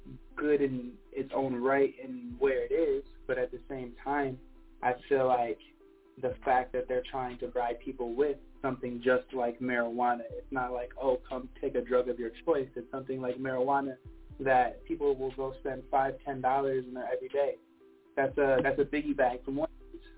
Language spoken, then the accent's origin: English; Toledo, Ohio, United States; I'm from Toledo, Ohio.